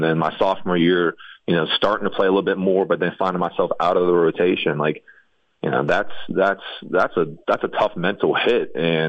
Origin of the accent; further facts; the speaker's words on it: West Virginia, United States; I'm from West Virginia, so I don't want to, you know, let people down.